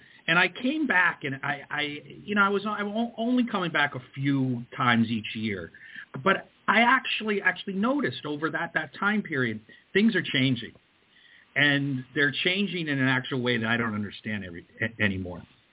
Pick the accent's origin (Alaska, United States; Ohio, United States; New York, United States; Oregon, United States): New York, United States; Queens; also born or lived in Fairfield, Connecticut / West Haven, Connecticut; So I'm actually from Ozone Park, Queens. So I was brought up young age in Queens, and then I actually moved off to Fairfield, Connecticut, and then finally to West Haven, Connecticut.